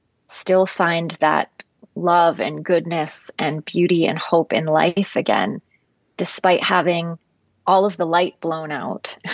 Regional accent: New York City, New York, United States; And I'm from New York City. And we had a very, as you may know, very large trauma there with a lot of loss.

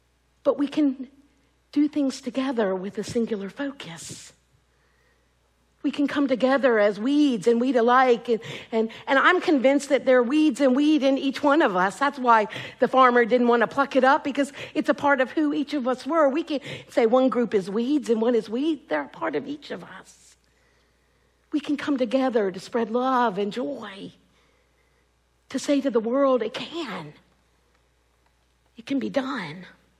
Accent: Greensboro, North Carolina, United States; The church I grew up in Greensboro had what was known as the Monday Night Sharing Group.

